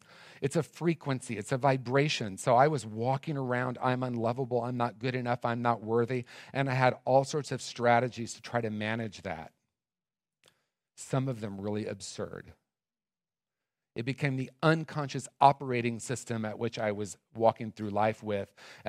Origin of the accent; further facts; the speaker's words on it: Indiana, United States; when I was a little kid, growing up in Indiana, and I told the year earlier, so I'm going to tell it again, born in 1965. Yeah! And being a product of the Midwest in the late 60s